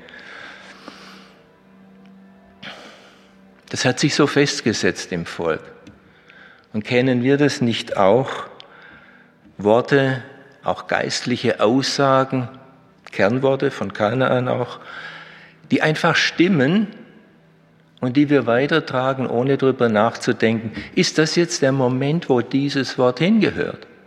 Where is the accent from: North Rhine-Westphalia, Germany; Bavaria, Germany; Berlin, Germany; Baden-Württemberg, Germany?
Baden-Württemberg, Germany; Blaubeuren; Auch in meiner Heimatstadt Blaubeuren war ein Marienheiligtum bis zur Reformation.